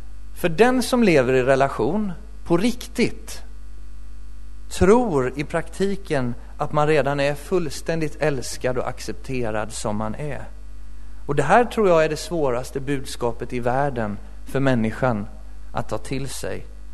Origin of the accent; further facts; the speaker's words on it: Småland, Sweden; Ska jag säga att jag kommer från Småland?